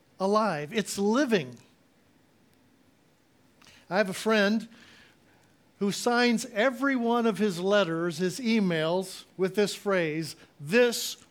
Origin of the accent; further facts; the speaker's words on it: Israel; Now, growing up in Israel, my parents used to tell us Bible stories at bedtime.